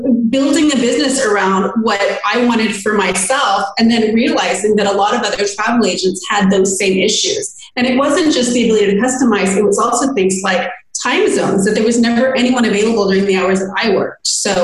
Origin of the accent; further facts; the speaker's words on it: United States; I grew up in the States. I spent summers in Greece.